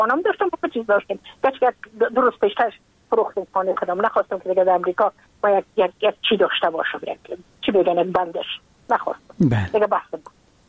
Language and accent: Persian; Afghanistan; moved away as an adult; now in United States; ما که از افغانستان بقا آمدم بله. ما اون سال بودم 28 ساله